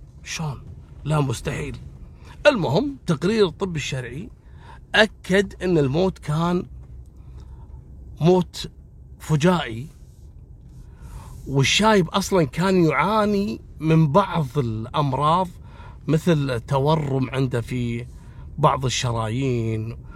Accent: Kuwait; مستأجرتها في منطقة العديلية عندنا في الكويت

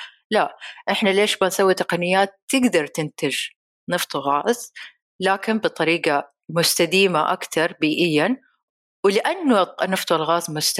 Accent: Saudi Arabia; لكن لما بنشوف حتى هنا عندنا في السعودية

